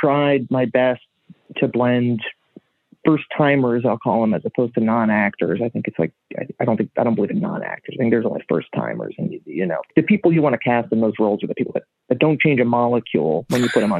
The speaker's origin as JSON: {"language": "English", "region": "New York", "country": "United States", "tie": "born or raised there", "said": "I think growing up in New York, is a lot of the extra people"}